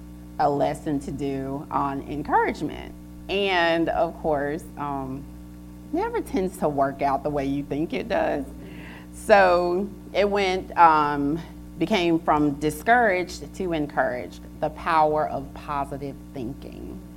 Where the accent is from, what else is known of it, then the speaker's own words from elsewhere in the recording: Little Cotton Plant, Arkansas, United States; I know I'm from Little Cotton Plant, Arkansas. Yeah, that's where I'm from, I'm serious. And not everyone sounds like me.